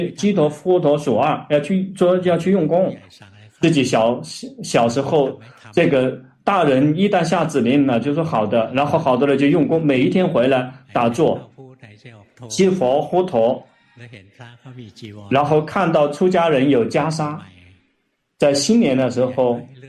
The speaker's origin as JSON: {"language": "Chinese", "country": "Thailand", "second_language": "Chinese", "said": "正精进我们泰国人这个翻译为正确的精进"}